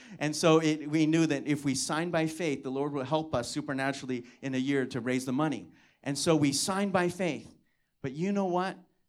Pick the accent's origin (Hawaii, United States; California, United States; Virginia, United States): Hawaii, United States; You got to understand, I'm from Kauai. I'm from this country island.